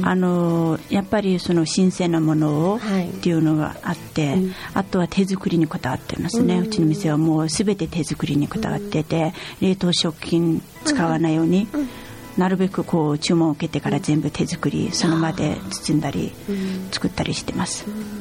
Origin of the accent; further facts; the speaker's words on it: Ordos, Inner Mongolia, China; Japanese is a second language; 私はオルトス出身ですよね。オルトスっていう地域の人たちって多分ちっちゃい子供からもうおじいちゃんおばあちゃんまでみんな歌いますね。